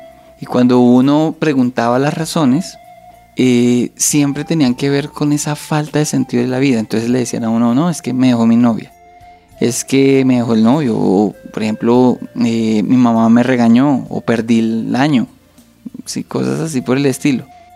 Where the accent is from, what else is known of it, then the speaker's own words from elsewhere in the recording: La Plata, Huila, Colombia; Yo vengo del municipio de La Plata, en el Huila